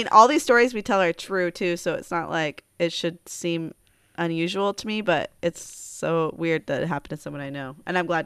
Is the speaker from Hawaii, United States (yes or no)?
no; Alaska, United States; also born or lived in California / Washington; I mean, I grew up in Alaska, so that's where we did our drinking.